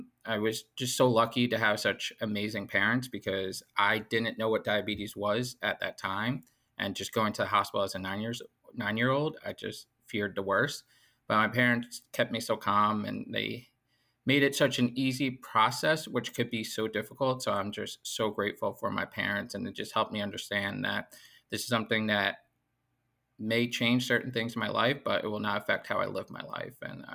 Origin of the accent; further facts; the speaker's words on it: Long Island, New York, United States; I am 34 years old. I am born and raised on Long Island.